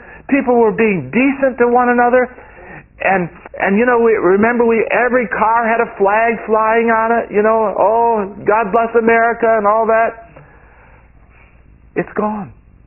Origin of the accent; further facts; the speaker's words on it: New York, United States; Really, which I mean, I'm from New York State.